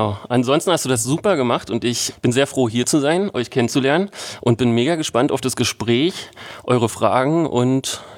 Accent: Berlin, Germany; Mellow Park ist so ein ganz bekannter Skatepark in Treptow-Köpenick, wo ich herkomme.

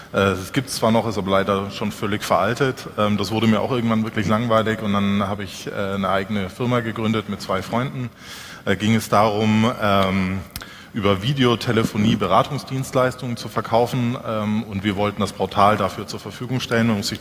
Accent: Southern Germany, Germany; Ich komme aus Süddeutschland, ich kenne die Geschäftsführer da.

